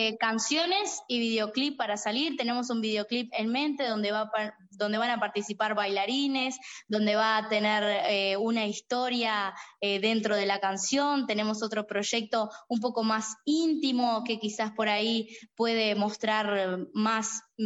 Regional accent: Florida, Uruguay; Por lo general doy en Sarandí Grande y en Florida, que es de donde yo soy.

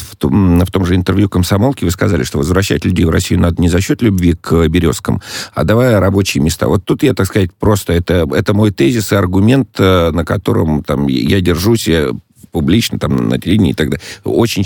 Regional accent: Donetsk Oblast, Ukraine; born there; вот я родился в Донецкой области

